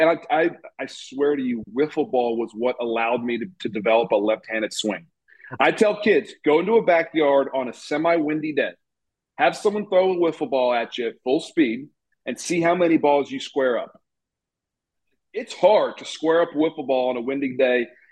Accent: Baltimore, Maryland, United States; I grew up in Baltimore. Eddie Murray was my guy.

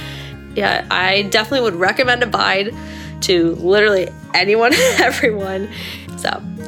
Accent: San Diego, California, United States; I am from San Diego, California

